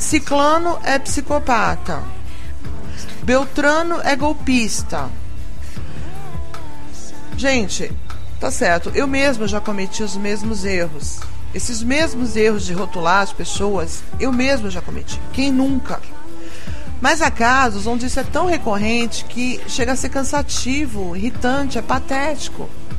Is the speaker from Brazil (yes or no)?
yes; São Paulo, Brazil; also born or lived in Rio de Janeiro; now in Cotia, Brazil; eu moro hoje na região de Cotia há 4 anos, mas eu morei a minha vida toda em São Paulo, praticamente excetuando um tempo que eu morei no Rio.